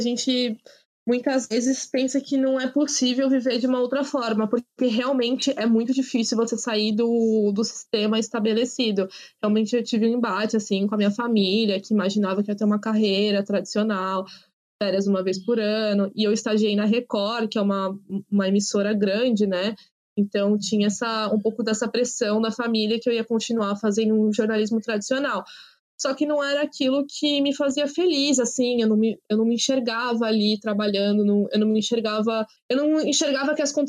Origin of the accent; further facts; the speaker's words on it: Ubatuba, São Paulo, Brazil; como eu cresci em Ubatuba, eu sabia o que era viver numa praia, mas Ubatuba era uma praia isolada